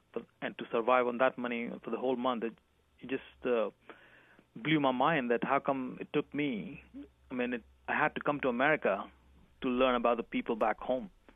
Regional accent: India; English is a second language; when I said I'm from India

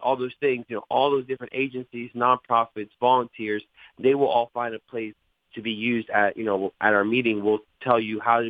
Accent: Delaware, United States; I think a lot of people in our community here in Delaware, I grew up in Delaware since I was a kid, and I'm a Latino

